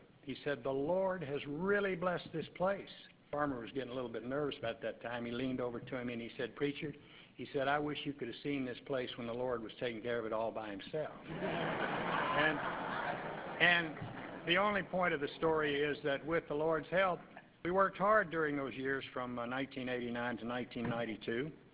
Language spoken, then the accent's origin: English; Texas, United States; the fellow from my home state of Texas